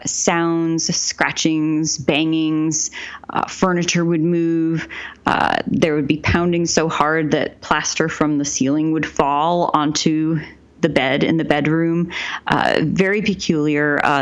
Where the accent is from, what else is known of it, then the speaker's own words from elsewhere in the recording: Portland, United States; The house I grew up in here in Portland